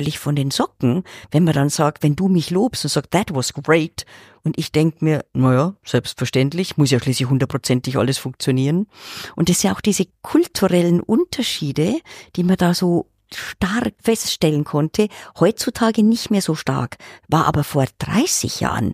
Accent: Germany; dass Amerikaner für uns als Deutsche, wenn wir sie manchmal so erleben, viel emotionaler sind

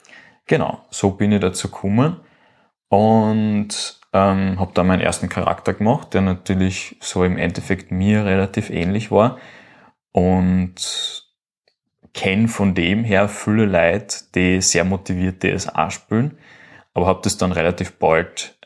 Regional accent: Klagenfurt, Carinthia, Austria; naja, bei uns im Kaff gibt's das sicher nicht, bei uns in Klagenfurt.

